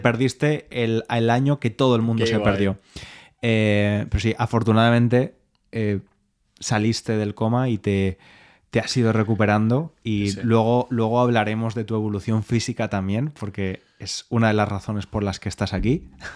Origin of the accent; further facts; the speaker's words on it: Valencia, Valencian Community, Spain; yo vivía en esa zona, en Valencia, me he criado ahí.